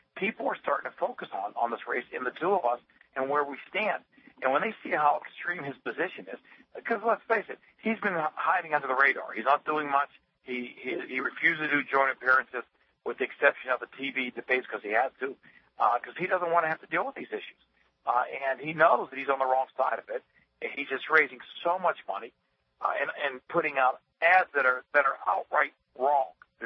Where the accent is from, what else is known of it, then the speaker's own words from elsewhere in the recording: the West, United States; I come from the West. I believe in the Second Amendment.